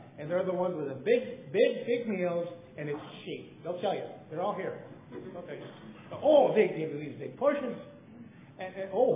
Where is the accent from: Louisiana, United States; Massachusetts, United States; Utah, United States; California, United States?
California, United States; Santa Barbara; also born or lived in Los Angeles; I come from Santa Barbara, but I lived in L.A. for many years. I love Los Angeles, and I love Santa Barbara. And in Santa Barbara, we're very advanced type. We're Santa Barbara Ventura people.